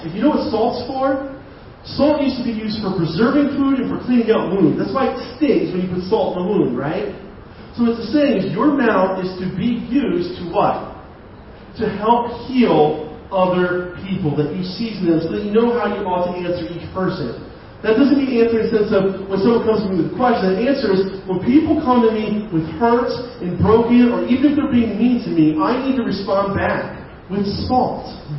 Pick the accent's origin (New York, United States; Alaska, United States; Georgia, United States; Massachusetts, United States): New York, United States; That's hard for me. I'm from New York.